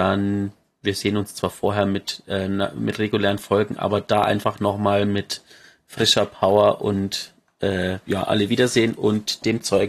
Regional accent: Bavaria, Germany; Also zumindest ich komme aus Ostbayern, Niederbayern.

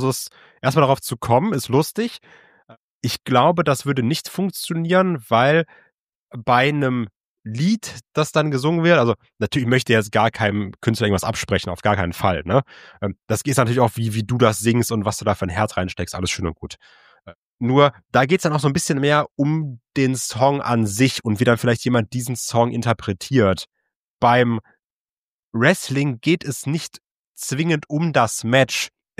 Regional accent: Germany; Und dann sagt er so, ja, woher kommt ihr? Ich so, ja, Germany.

